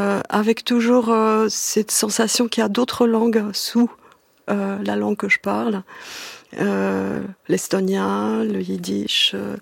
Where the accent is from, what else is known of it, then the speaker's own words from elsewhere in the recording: Moscow, Russia; born there; first language Russian; French is a second language; Eh bien, je suis née à Moscou en 1958